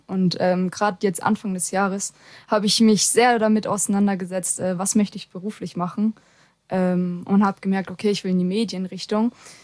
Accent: Baden-Württemberg, Germany; Ursprünglich komme ich aus der Nähe von Heidelberg, also 2 Stunden mit dem Auto

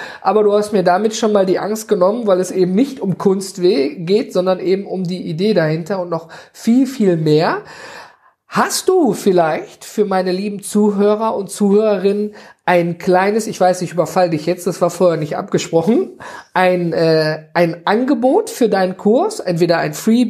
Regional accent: North Rhine-Westphalia, Germany; Ich komme hier aus dem Nordrhein-Westfalen.

